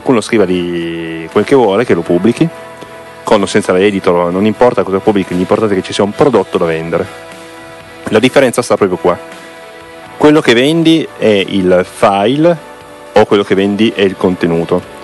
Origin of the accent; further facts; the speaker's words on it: Piedmont, Italy; io in quanto piemontese, di nome e cognome